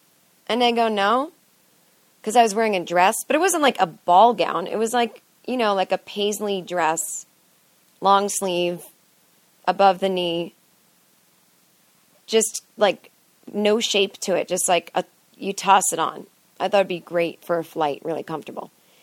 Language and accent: English; Los Angeles, California, United States; So then he starts saying to me, so where are you from? And I said, L.A.